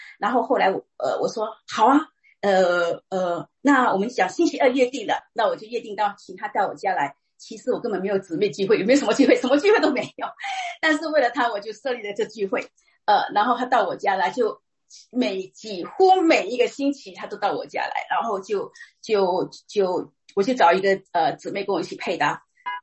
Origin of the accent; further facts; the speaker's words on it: Singapore; now in United States; 我在我来美国念书的，然后后来就居住在这里